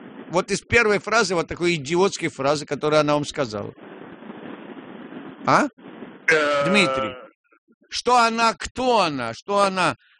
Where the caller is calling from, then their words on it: Saratov, Saratov Oblast, Russia; мне 14 лет, я из Саратова.